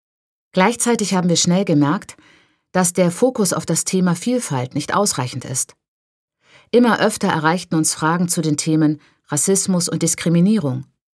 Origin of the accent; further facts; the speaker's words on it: Germany; now in Berlin, Germany; Aufgewachsen im Deutschland der 1980er Jahre, sind wir beide Mütter und leben in Berlin.